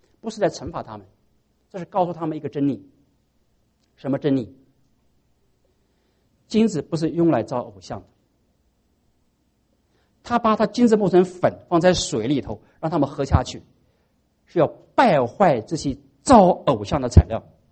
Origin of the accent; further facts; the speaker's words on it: China; 我们中国人说金钱能是鬼推磨